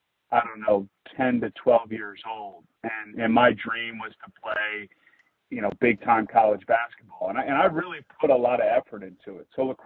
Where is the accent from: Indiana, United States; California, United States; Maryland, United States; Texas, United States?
Maryland, United States; Annapolis; So I grew up in Annapolis, like actually downtown Annapolis proper